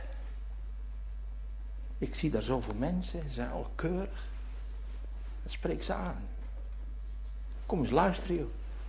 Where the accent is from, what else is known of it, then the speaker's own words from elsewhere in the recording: Gorinchem, South Holland, Netherlands; Ik als kleine jongen in Gorinchem.